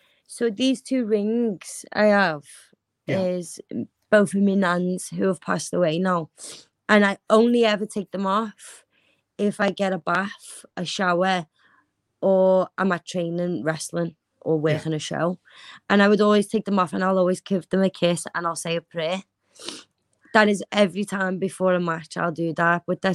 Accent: Liverpool, North West England, United Kingdom; I think it's because I'm a Scouser as well, and people automatically are just like, oh, a Scouser.

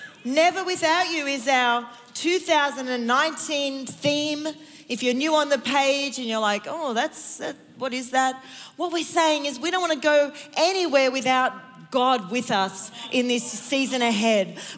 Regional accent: Sydney, New South Wales, Australia; That's how you know I'm from Sydney, because I just said sloppy joe.

